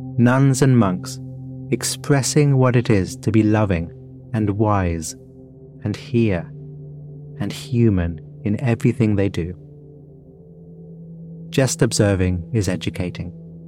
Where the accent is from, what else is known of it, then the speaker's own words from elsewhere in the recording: United Kingdom; As a Brit